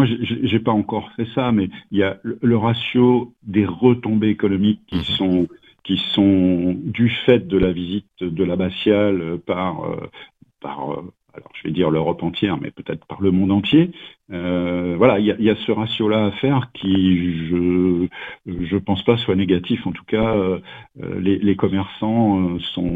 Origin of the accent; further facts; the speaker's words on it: Le Blanc, Centre-Val de Loire, France; born there; Donc, je suis né au Blanc en 1961, en tout début janvier.